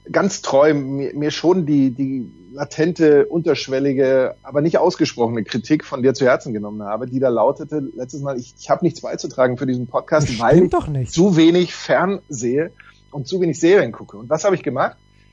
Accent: Bavaria, Germany; Mit Hatten D, wenn man so sagen kann, als Franke.

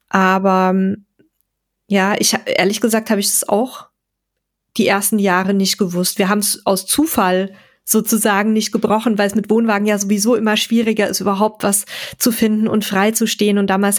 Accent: Germany; Wir leben ja als Deutsche

